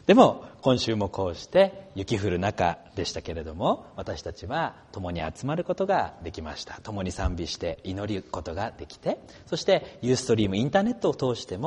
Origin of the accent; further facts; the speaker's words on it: Akita, Japan; now in Fukushima, Japan; 私秋田生まれ秋田育ちなので、屋根の上から飛び降りて遊べるような、そういう雪深いところで過ごしてきたんですけれども、福島に引っ越してきた当初はですね、